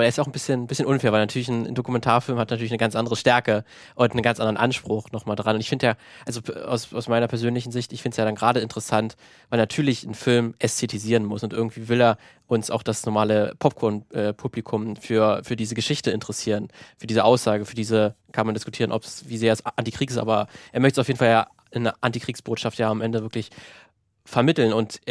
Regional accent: Germany; bin selber Deutscher

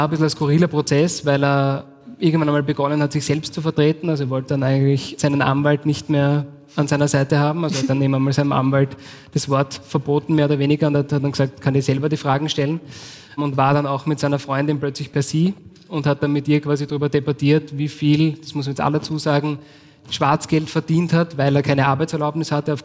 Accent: Austria; ab wann bei uns in Österreich Terror beginnt und wo er aufhört.

